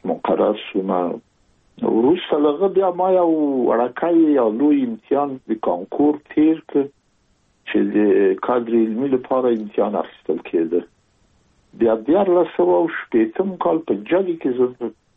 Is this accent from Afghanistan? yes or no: yes; Kabul, Afghanistan; زه زېږېدلی په کابل کې یم د کابل په چارګي کې ګزرګاه پله ته ورڅېرمه او کلی د شکلا خان کلا هلته زه زېږېدلی یم